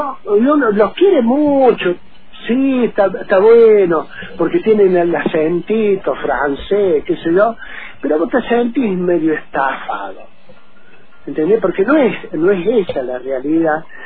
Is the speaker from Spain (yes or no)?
no; Córdoba, Argentina; accent: cordobesa; now in Patagonia, Argentina; no pierdo la tonada cordobesa